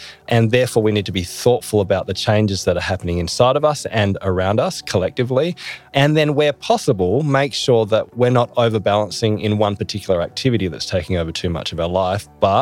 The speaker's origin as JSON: {"language": "English", "region": "Tasmania", "country": "Australia", "tie": "born or raised there", "said": "our partner from my home state of Tasmania."}